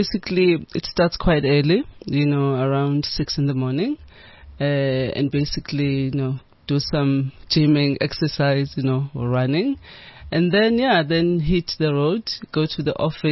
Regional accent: KwaZulu-Natal, South Africa; I grew up in KwaZulu-Natal. I was born there. And my parents were in business. You know, they ran a small shop in the community.

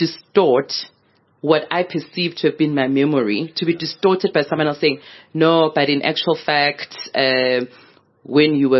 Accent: Soweto, Gauteng, South Africa; I'm growing up in Midlands, Soweto.

